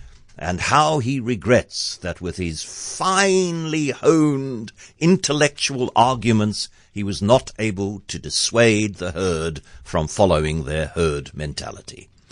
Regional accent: South Africa; Look, I mean, I'm South African.

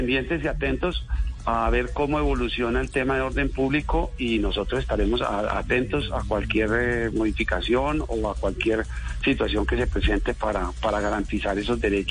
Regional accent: Montería, Córdoba, Colombia; Acuérdense que yo soy de Montería, mi familia es de Montería

